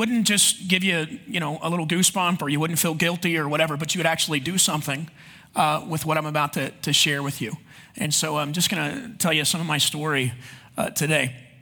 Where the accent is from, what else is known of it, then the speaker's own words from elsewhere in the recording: Texas, United States; accent: Texas; My wife is from Scotland, and I'm from Texas, so that makes for a weird marriage right there. I've tried to lose the accent over time, you know, that Texas accent, because it used to be a lot stronger